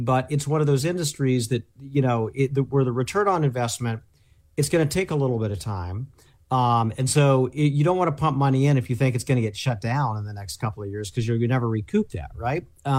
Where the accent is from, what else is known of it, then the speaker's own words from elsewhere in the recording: Indiana, United States; Exactly. My home state of Indiana.